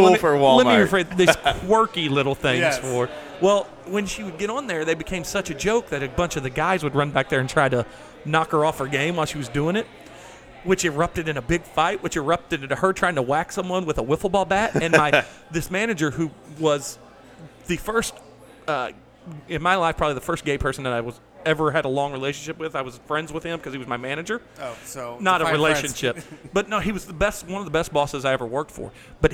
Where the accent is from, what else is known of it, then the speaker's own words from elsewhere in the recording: Missouri, United States; Trust me, I grew up in Southeast Missouri. I think they pronounce it Moscata down there.